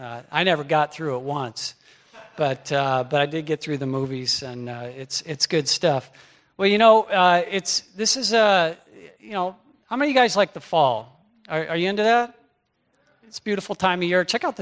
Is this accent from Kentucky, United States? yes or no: no; California, United States; now in Michigan, United States; Now, I grew up in Southern California. I remember the first fall I spent here in Michigan